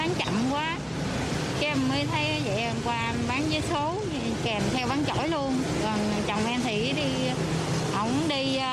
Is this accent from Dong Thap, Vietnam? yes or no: yes; Tam Nong, Dong Thap, Vietnam; now in Binh Duong, Vietnam; Từ ở Đồng Tháp tới quê em ở huyện Tam Nông, tỉnh Đồng Tháp. Em lên Bình Dương khoảng 15 năm rồi.